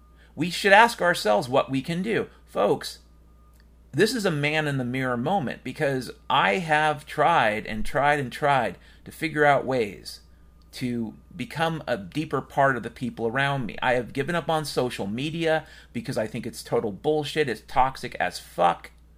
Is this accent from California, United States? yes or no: no; Washington, United States; I grew up in Washington State. Yeah, it's true. I went to school in Seattle